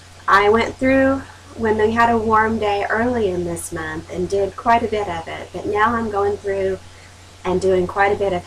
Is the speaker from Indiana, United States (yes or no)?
yes; Indiana, United States; On the web … around here, it's just … I'm a gardener from Southern Indiana.